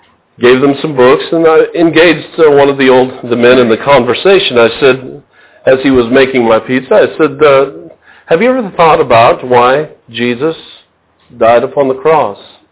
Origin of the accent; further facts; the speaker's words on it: Carlisle, Pennsylvania, United States; When I'm in my hometown of Carlisle, Pennsylvania, I like to go to Gold's Gymnasium and work out.